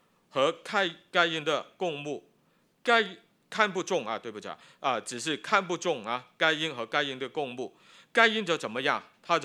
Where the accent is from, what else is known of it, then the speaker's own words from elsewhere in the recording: China; 我们中国人很有这个